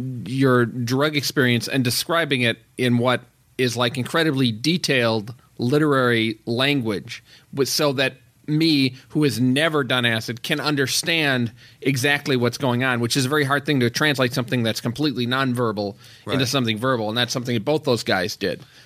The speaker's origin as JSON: {"language": "English", "town": "Milwaukee", "region": "Wisconsin", "country": "United States", "accent": "Milwaukee", "said": "I think that happens everybody. My Milwaukee accent comes"}